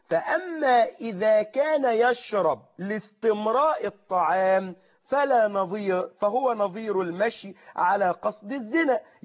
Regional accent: Egypt; accent: Egyptian; في ناس بتاكل وإيه اللي انت بتقول ببلع بلهجتنا المصرية

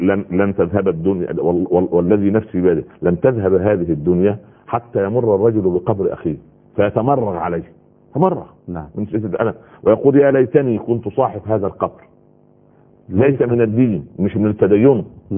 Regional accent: Egypt; عندنا في مصر

